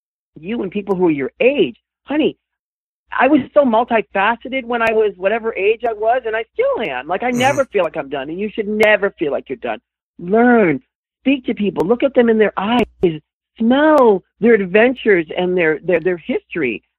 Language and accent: English; New York, United States; now in Los Angeles, United States; Oh, well, born and raised in New York, but it's a different city.